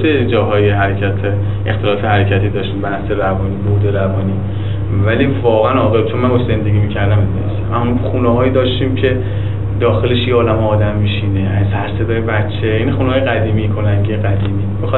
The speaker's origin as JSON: {"language": "Persian", "town": "Karaj", "region": "Alborz", "country": "Iran", "tie": "born or raised there", "said": "من خودم بچه کرج هم کلک بالا به دنیا آمدم. دوره بچگیمو من تو کرج گذروندم."}